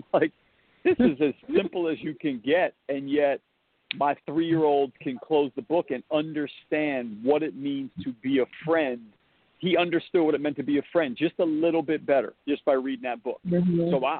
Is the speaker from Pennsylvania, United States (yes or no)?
yes; Pennsylvania, United States; I grew up outside of Philadelphia, actually very very close to the Villanova campus, which is obviously out in the suburbs of Philadelphia.